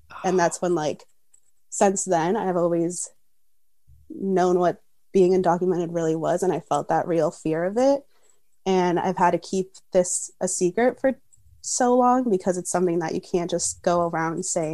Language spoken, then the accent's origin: English; Minneapolis, Minnesota, United States; My pronouns are she, her, hers. I'm from Minneapolis, Minnesota